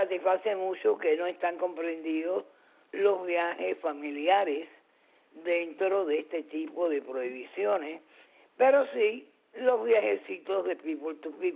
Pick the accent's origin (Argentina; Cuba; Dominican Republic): Cuba; ni como cubana